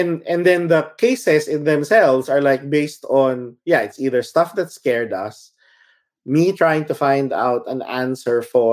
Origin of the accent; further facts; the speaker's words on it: Manila, Metro Manila, Philippines; growing up in Manila specifically, we were scared of driving down Balete Drive because of the White Lady